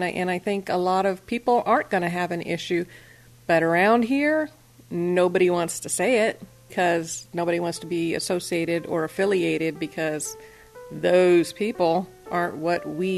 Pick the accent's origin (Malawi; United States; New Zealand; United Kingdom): United States; Georgia; We're from the South in Georgia, and there's still a lot of hatred for a lot of things.